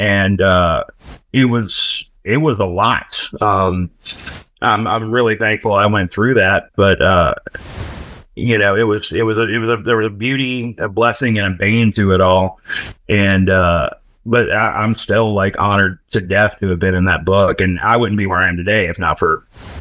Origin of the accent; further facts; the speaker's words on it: Appalachia, United States; I ever felt really tethered to where I grew up in Appalachia and felt comfortable with it. I had kind of run away from Appalachia.